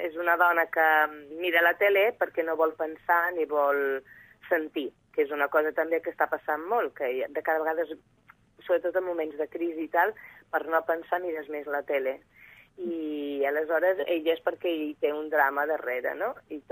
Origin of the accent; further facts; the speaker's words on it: Balearic Islands, Spain; jo soc mallorquina